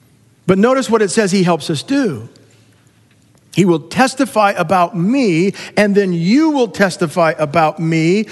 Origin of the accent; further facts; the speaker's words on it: California, United States; I came out of seminary, went back to my home state of California, planted a church in the Bay Area.